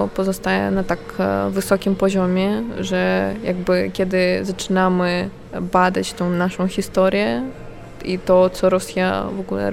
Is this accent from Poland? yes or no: no; Ukraine; Polish is a second language; Ja uważam, że tutaj my jako Ukraińcy musimy się nauczyć się trochę od Polaków